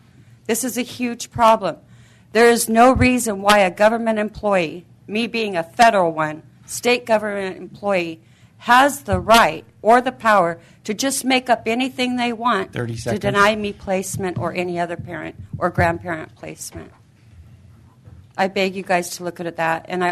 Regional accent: California, United States; I'm from Monterey County, California.

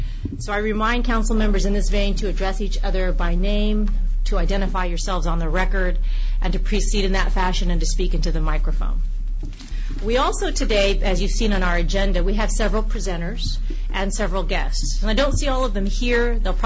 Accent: Sacramento, California, United States; we have our first business meeting here in Sacramento, here in the Capitol, not just because it's my hometown

